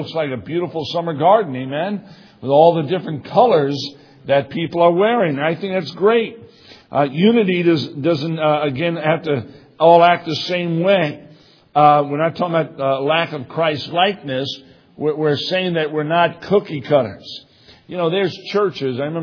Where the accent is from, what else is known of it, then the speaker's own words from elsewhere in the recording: Brooklyn, New York, United States; born there; I was born in Brooklyn.